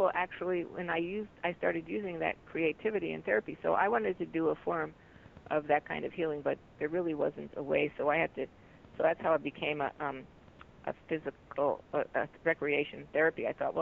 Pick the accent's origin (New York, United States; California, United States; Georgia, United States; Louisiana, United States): New York, United States; New York City; I grew up in New York City and different things.